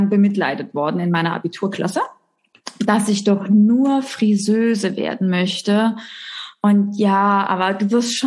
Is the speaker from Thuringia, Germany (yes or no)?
yes; Thuringia, Germany; Ich bin gebürtig aus Thüringen. Das heißt, die Ost-Connection geht hier durch.